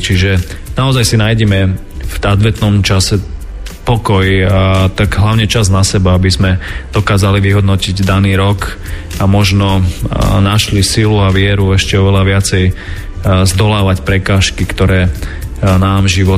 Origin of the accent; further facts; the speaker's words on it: Helpa, Banská Bystrica Region, Slovakia; born there; ktorý si ja pamätám na Helpe, kde som sa narodil pod Kráľovou holou